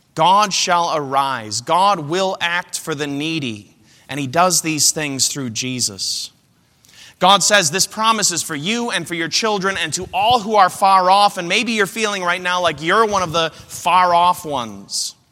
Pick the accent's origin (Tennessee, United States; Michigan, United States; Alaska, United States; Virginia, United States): Michigan, United States; I grew up in Western Michigan. My mom always listened to one Christian radio station whenever she was in the car.